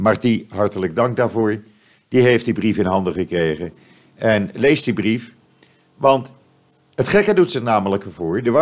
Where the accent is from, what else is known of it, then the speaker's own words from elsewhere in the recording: Amsterdam, North Holland, Netherlands; born there; Amsterdam is van iedereen. En als het GroenLinks-bestuur van mijn geboortestad dat anders ziet